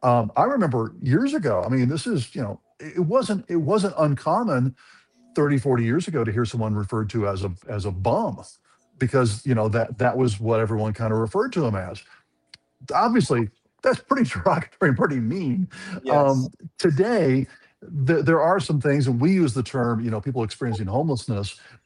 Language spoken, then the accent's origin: English; Peoria, Illinois, United States; I am an Illinois guy, born and raised in the Peoria area, and then spent really most of my life in Christian radio